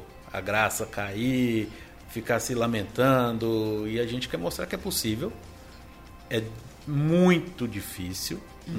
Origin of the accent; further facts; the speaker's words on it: Brasília, Federal District, Brazil; Eu sou natural de Brasília